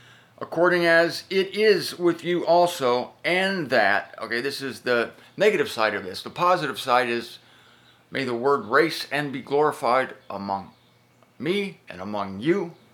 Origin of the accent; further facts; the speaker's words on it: Canton, United States; I feel good when I'm in Canton's my hometown.